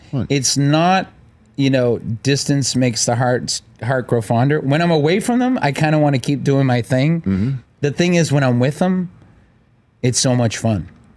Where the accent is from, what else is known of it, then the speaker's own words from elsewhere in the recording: Boston, Massachusetts, United States; we only performed for black audiences growing up in Boston.